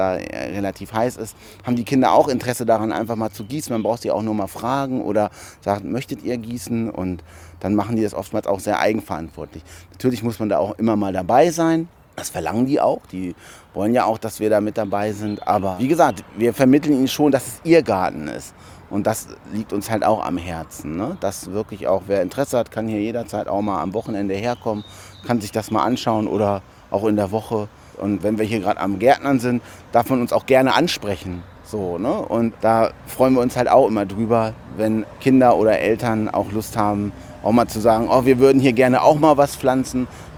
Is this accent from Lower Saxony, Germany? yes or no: yes; Hanover, Lower Saxony, Germany; ich bin hier in Hannover aufgewachsen in der Stadt und hatte halt auch nicht so immer den Zugang zu grünen Flächen